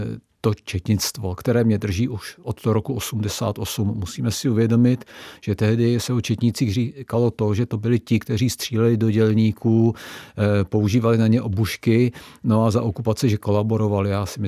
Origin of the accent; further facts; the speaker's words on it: Kutná Hora, Central Bohemian Region, Czechia; že pocházím, jak jste zmínila, z Kutné Hory, historické město